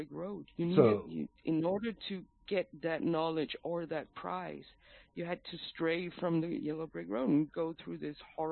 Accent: Denmark; I grew up in Denmark.

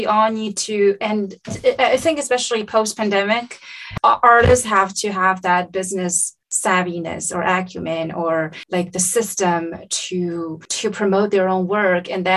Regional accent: China; I was born and raised in China.

